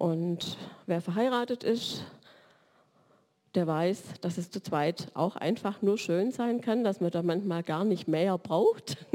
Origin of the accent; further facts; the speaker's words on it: Baden-Württemberg, Germany; accent: Swabian; first language German; Meine Muttersprache ist Deutsch und ich spreche den Dialekt Schwäbisch.